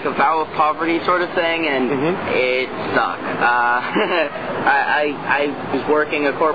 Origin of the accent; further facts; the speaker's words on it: Texas, United States; I grew up in Texas.